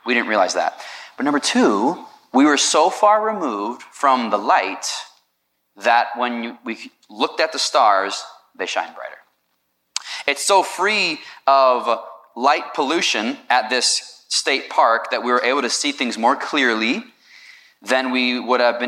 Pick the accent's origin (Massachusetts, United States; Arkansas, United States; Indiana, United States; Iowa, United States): Indiana, United States; I grew up around Northwest Indiana, and like 30 minutes from Chicago, so I never saw a shooting star before, so it was a big deal for me.